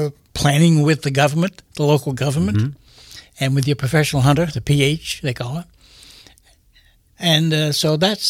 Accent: Waterville, Maine, United States; I'm from Waterville originally.

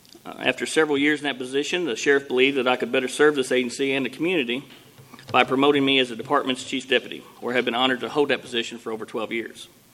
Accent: United States; I was raised in Caldwell County most of my life, Caldwell County High School graduate

